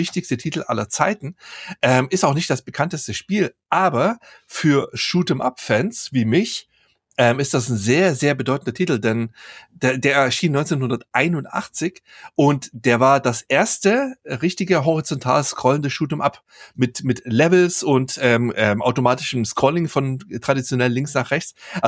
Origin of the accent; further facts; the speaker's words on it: East Germany, Germany; Ich bin ja im Osten aufgewachsen, hinter dem Eisernen Vorhang.